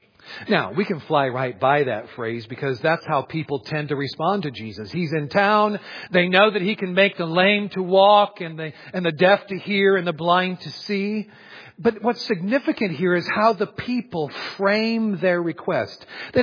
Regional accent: Adrian, Missouri, United States; There are a few things that stick out in my memory about my hometown of Adrian, Missouri, like 1982.

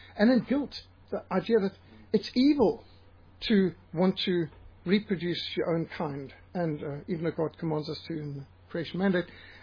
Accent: Cape Town, Western Cape, South Africa; born there; I was born in Cape Town in 1960.

